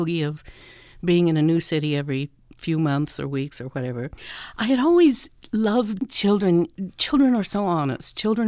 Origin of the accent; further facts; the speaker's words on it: Wyoming, United States; But I grew up in Wyoming, so it wasn't one of my choices to be an opera singer.